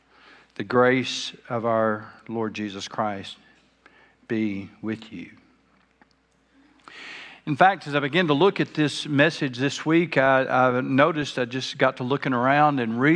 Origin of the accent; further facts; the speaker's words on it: the South, United States; Now, since we are from the South, let me be quick to say that I'm not talking about your dad or mother's sister